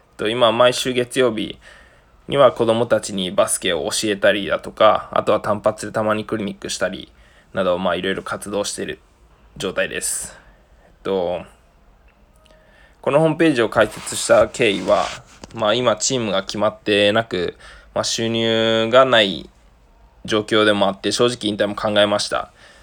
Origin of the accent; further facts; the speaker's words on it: Yokosuka, Kanagawa, Japan; also born or lived in United States; アメリカ生まれで神奈川県の横須賀市育ちです。年齢は26歳、